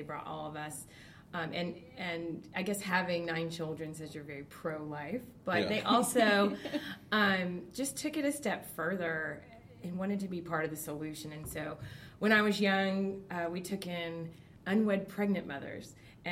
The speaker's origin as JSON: {"language": "English", "town": "San Antonio", "region": "Texas", "country": "United States", "tie": "born or raised there", "said": "Yes, in San Antonio."}